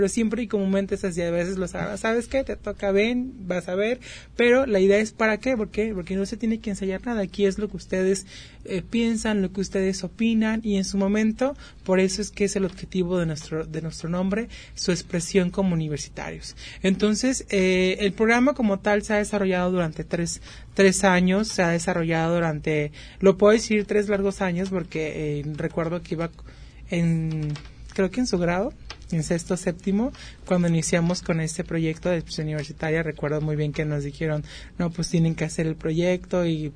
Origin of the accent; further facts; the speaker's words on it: Mexico; somos el futuro de México